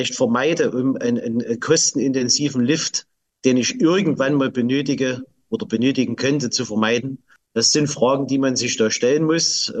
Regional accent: Saxony, Germany; ich stamme aus dem Erzgebirge

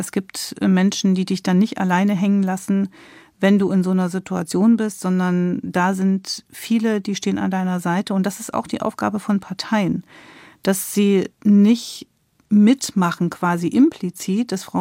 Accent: Germany; jetzt bin ich ja in der DDR groß geworden

